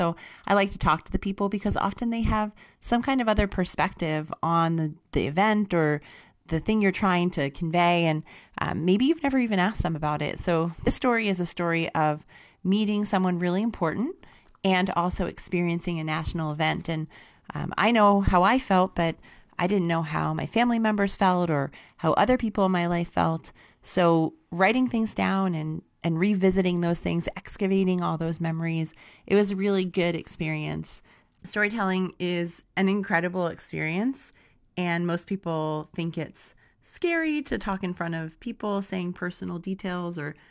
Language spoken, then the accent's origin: English; West Hartford, Connecticut, United States; I'm from West Hartford, Connecticut.